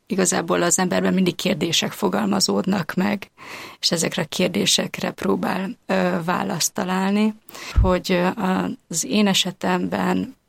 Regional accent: Carei, Satu Mare County, Romania; Tehát akár itt vagyok, akár otthon Nagykárolyban, az nekem mindig a haza.

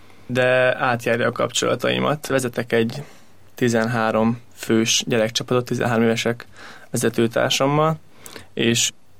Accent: Páty, Pest, Hungary; Pátyon születtem, oda költöztek szüleim 25 éve, és ott alakult meg a most már Domus Mariéként nevezett helyi regnum.

